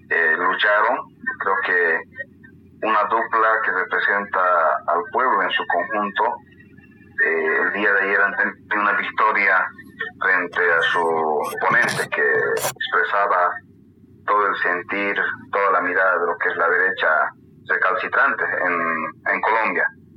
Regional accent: Bolivia; vamos a tener una relación importante nosotros como bolivianos

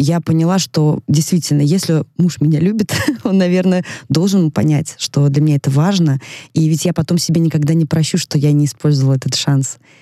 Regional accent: Severomorsk, Murmansk Oblast, Russia; жили в Североморске, и так как Североморск — закрытый город, получилось, по состоянию здоровья маму перевезли в Мурманск, и родилась я, именно вот родилась в Мурманске, но написали все равно Североморск. И прожила я 7 лет в Североморске.

